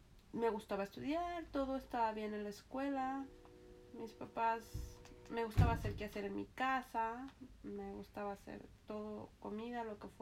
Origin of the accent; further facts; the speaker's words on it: Cotija, Michoacán, Mexico; born there; Nací en Cotija, Michoacán, México